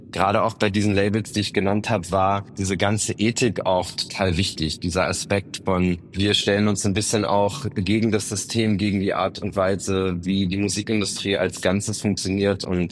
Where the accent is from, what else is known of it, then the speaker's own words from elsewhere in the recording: Berlin, Germany; Ich bin in Ost-Berlin aufgewachsen